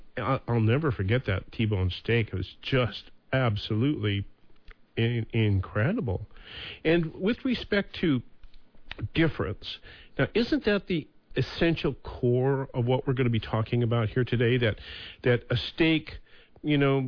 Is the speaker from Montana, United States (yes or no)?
yes; Montana, United States; when I go home to my home state of Montana and try to track down a Montana beef